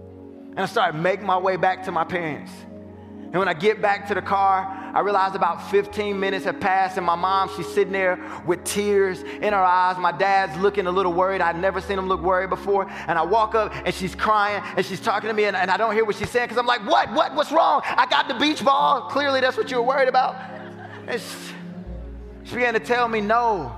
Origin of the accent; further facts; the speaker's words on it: North Carolina, United States; I'm from North Carolina, home of the real beaches.